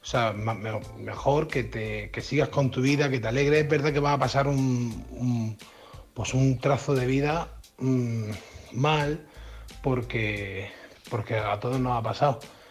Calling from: Murcia, Region of Murcia, Spain; de Murcia

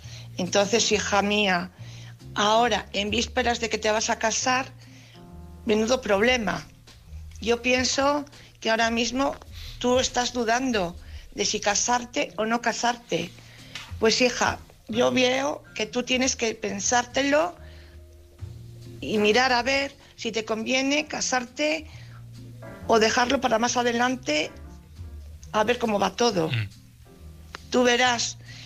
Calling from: Valladolid, Castile and León, Spain; de Valladolid.

